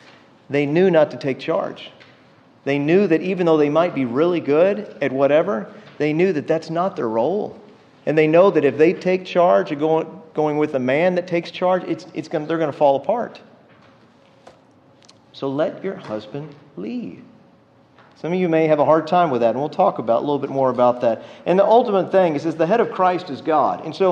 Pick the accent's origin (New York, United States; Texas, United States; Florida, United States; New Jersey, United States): Texas, United States; And I'm from Texas, so that hurts a little bit, but it's true.